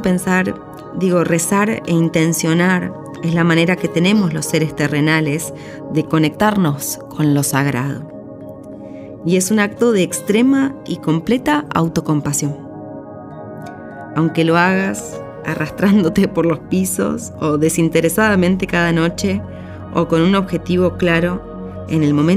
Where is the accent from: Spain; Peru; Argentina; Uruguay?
Argentina; Río Cuarto, Córdoba; Salía por las callecitas de Río Cuarto, Córdoba, mi ciudad natal, a vender mis dibujos